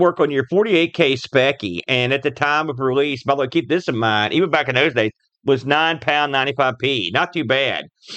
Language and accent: English; West Virginia, United States; We're American, but from West Virginia. No, we're from West Virginia.